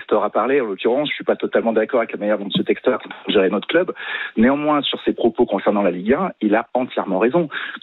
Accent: Lyon, Auvergne-Rhône-Alpes, France; Vous voyez, je suis lyonnais.

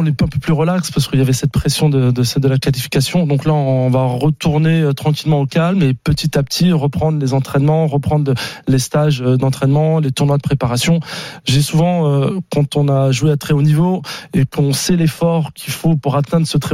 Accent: Paris, Île-de-France, France; parce qu'en plus moi je suis parisien, donc avoir les Jeux à Paris c'était important.

